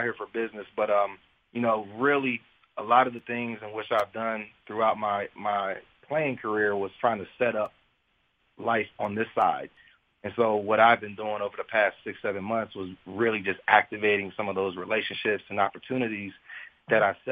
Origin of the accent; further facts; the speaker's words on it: Coatesville, Pennsylvania, United States; my hometown in Coatesville